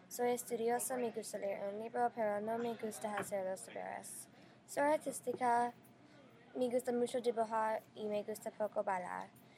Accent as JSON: {"language": "Spanish", "region": "California", "country": "United States", "second_language": "Spanish", "said": "soy de California."}